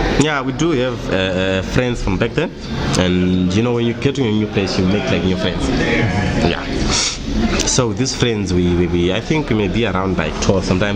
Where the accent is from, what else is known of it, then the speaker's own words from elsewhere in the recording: Zimbabwe; and I'm from Zimbabwe, and my morals, they are everything to me.